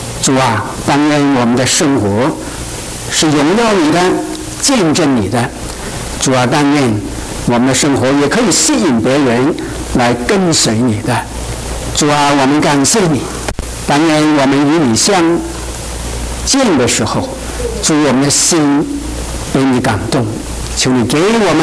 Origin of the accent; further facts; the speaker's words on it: China; 他到了我们中国人叫不惑之年啊